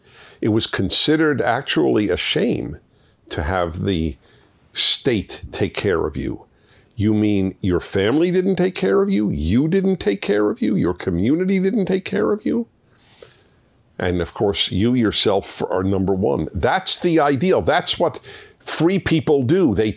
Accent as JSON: {"language": "English", "country": "United States", "said": "I have no problem mentioning soccer, though I'm American, because a lot of you are watching around the world where soccer is the sport."}